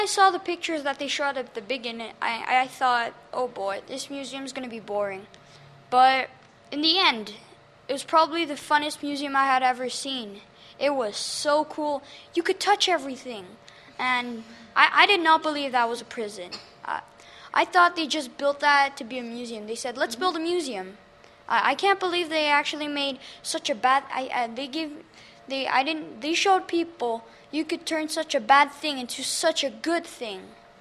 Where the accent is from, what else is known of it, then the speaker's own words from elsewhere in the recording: Montreal, Quebec, Canada; I am 11 years old and I come from Montreal, Canada.